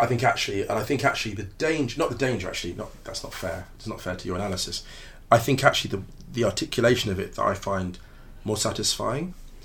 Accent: West Drayton, London, United Kingdom; I grew up in West Drayton, which is

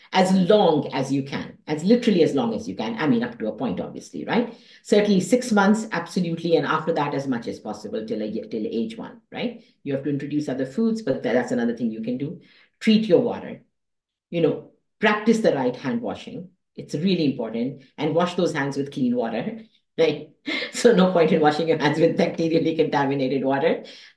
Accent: Karachi, Sindh, Pakistan; I grew up in Karachi

